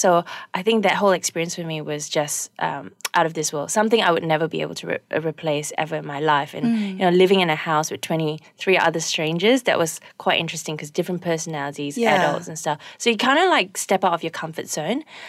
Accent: Malaysia; being a Malaysian

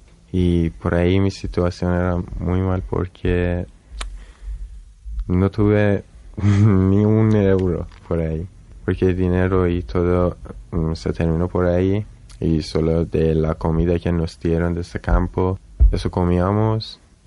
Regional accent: Iran; born there; Spanish is a second language; yo porque nací en Irán y todos mis amigos son iraníes y siempre hablo persa, nadie entendía que soy afgano.

